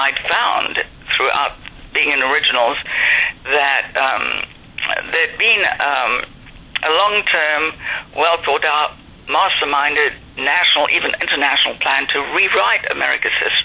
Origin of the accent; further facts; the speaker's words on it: South Africa; moved away; actually I grew up in South Africa.